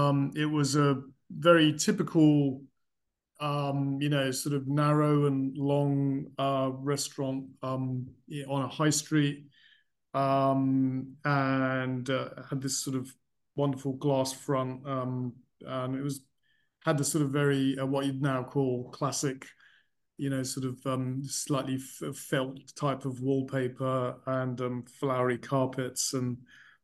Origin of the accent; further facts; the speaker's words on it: London, United Kingdom; born there; I was born in London, in sort of City of London Hospital, which was somewhere near Shoreditch.